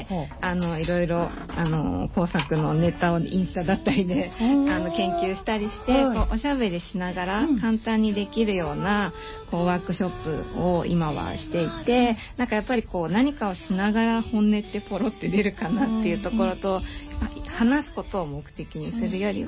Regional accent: Kawasaki, Kanagawa, Japan; はい、川崎生まれ、うん、川崎育ちで、はい、私はもう本当にこの辺りで育ったので

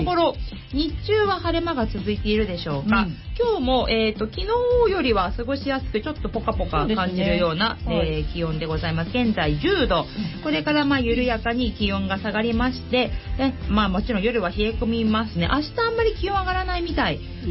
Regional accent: Kawasaki, Kanagawa, Japan; 川崎生まれ川崎育ち、自称 … のリーダー、おしゃべり担当

